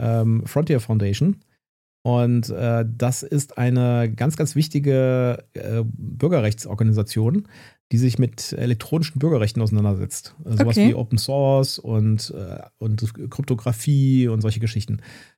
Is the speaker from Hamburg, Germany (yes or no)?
no; Bonn, North Rhine-Westphalia, Germany; Wir sind ja aus Bonn